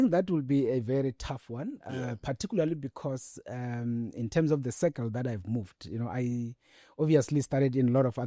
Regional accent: Skimini Village, Limpopo, South Africa; English is a second language; now in Gauteng, South Africa; I came from, you know, a village called Skimini Village in Limpopo.

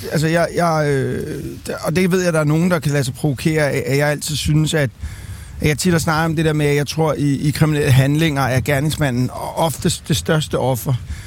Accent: Amager, Capital Region of Denmark, Denmark; jeg voksede op ude på Amager, og som er et sted, i hvert fald i 80'erne og 90'erne, hvor jeg voksede op, der var godt gang i den herude.

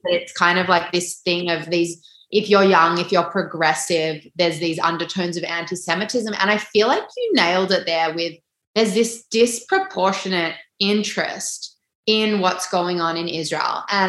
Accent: Australia; We are Australian. We are living on this land. This is our battle.

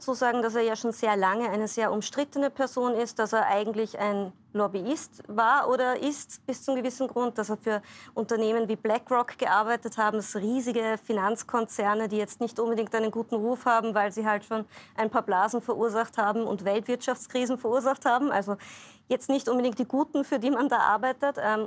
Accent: Austria; Ich als Österreicherin kann ja aus Erfahrung schon berichten

